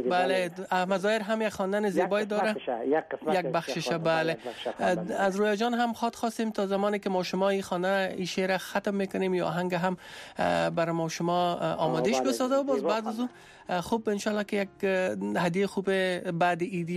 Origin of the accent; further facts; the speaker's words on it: Afghanistan; moved away; زمانی که ما از افغانستان آمدیم